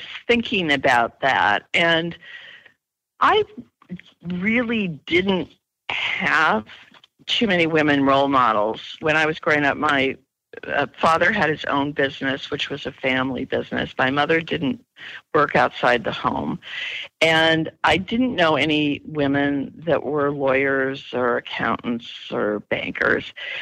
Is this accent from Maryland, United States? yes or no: no; Seattle, Washington, United States; also born or lived in San Francisco Bay Area; now in New York, United States; I grew up in Seattle before the Amazon days, and I went to school in the San Francisco Bay Area, started practicing law in New York, and I've been doing that for over 35 years.